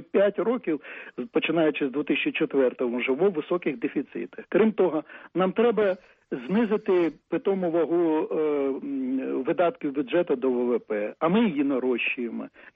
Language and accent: Ukrainian; Alchevsk, Luhansk Oblast, Ukraine; я сам з Олчевська